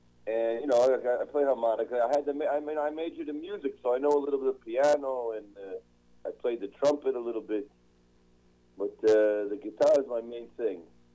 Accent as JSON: {"language": "English", "region": "New Jersey", "country": "United States", "tie": "born or raised there", "also_born_or_lived": "Connecticut", "said": "Yes, I was born in the East Coast. And I spent most of my time in New Jersey and Connecticut."}